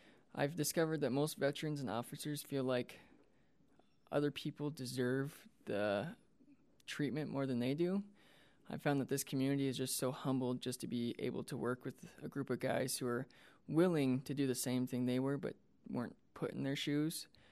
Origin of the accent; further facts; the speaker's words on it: Midwest, United States; now in Ogden, United States; it just happened to be by chance that I applied to Ogden because I'm from the Midwest. I just wanted to live in Utah in general.